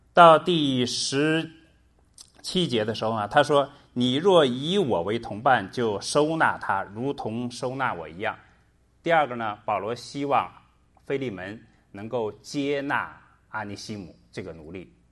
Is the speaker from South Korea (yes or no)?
no; China; 我们中国人习惯什么呀，当有问题的时候想办法去绕过问题